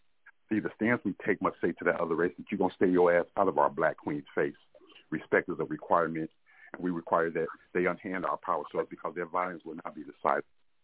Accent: Oakland, California, United States; I'm from Oakland. I'm from the Bay Area.

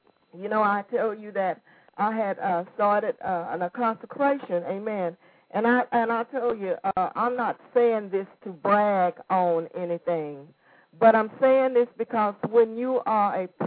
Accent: the South, United States; I'm from the South, amen, and I love good old soul food

